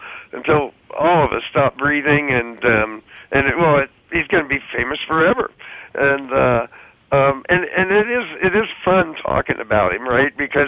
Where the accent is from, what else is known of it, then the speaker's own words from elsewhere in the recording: Colorado, United States; I grew up in Colorado, and in my ninth grade history class in Colorado, there was a chapter on Soapy